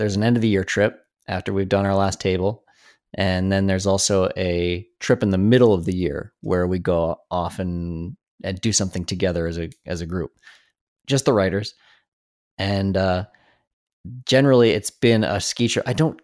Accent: Colorado, United States; okay, I'm from Colorado. I grew up skiing and snowboarding.

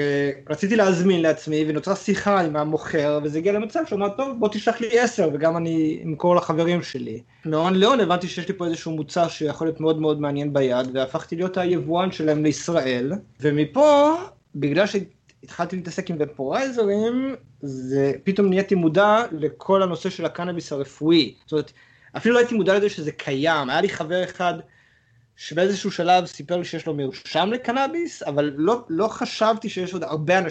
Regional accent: Ashkelon, Southern District, Israel; אני גדלתי באשקלון, זה היה מאוד מאוד נוכח בסביבה

